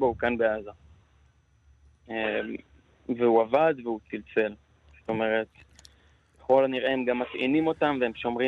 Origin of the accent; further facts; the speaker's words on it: Be'eri, Southern District, Israel; קיבוץ בערי. אני מקיבוץ בערי.